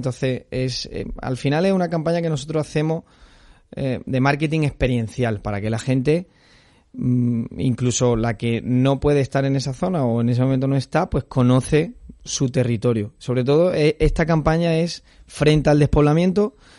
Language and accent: Spanish; Málaga, Andalusia, Spain; yo como malagueño no conocía muchas fiestas, muchas tradiciones que tenemos